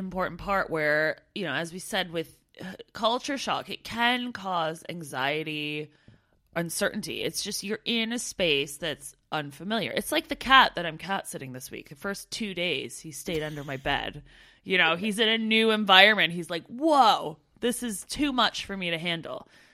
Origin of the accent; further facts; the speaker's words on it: Canada; of my pet peeves was meeting other Canadians who all they wanted to do was sit around and talk about being Canadian all the time.